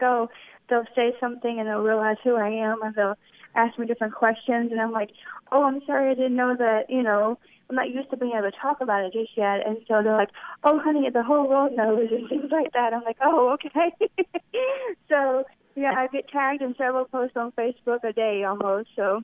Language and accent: English; Mansfield, Texas, United States; I would hope to open a bakery in my hometown, Mansfield, Texas, and start making pastries for everybody.